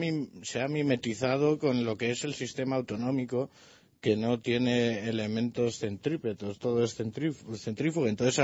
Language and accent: Spanish; Galicia, Spain; Yo soy gallego